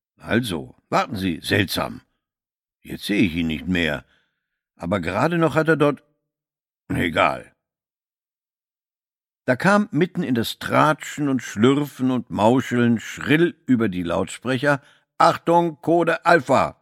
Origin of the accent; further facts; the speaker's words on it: Kukës County, Albania; Ich bin aufgewachsen in Nordalbanien, im Loch. Das ist noch hinter Tropoje.